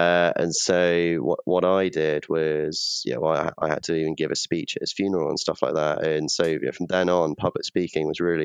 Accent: Iver, South East England, United Kingdom; also born or lived in Uxbridge; So I grew up around just outside of Slough in a village called Iver.

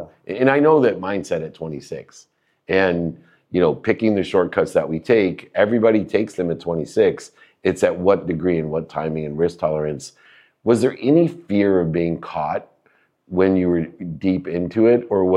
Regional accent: San Diego, California, United States; I just like lobster. I grew up in San Diego. I'm too much of a pussy.

